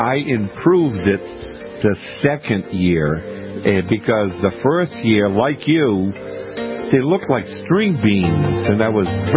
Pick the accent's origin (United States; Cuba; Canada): United States; Maine; I didn't realize, because, I'm from Maine, and I had never grown sweet potatoes.